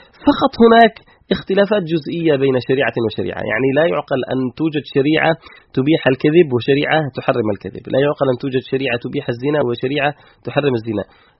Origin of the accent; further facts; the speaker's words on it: Yemen; كان عندنا في اليمن شيء اسمه مصلحة الواجبات